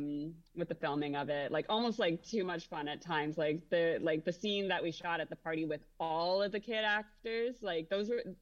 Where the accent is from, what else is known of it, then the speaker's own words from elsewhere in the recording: Toronto, Ontario, Canada; so I'm from Toronto, Canada.